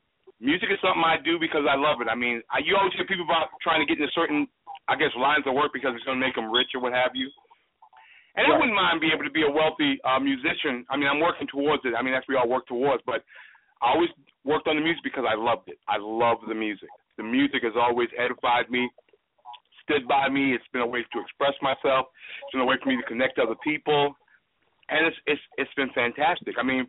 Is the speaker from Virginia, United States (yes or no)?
yes; Norfolk, Virginia, United States; also born or lived in Portsmouth; now in New York, United States; I was born and raised in Virginia. Born in Portsmouth, raised in Norfolk. Now I live in New York. I'm out in Queens.